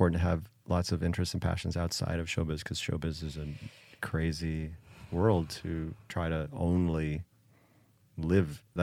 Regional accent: Joliet, Illinois, United States; also born or lived in Chicago; I was born in Chicago, grew up outside Chicago in Joliet. My mom was a single mother nurse.

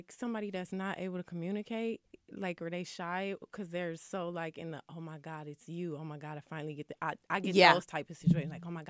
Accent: Flint, Michigan, United States

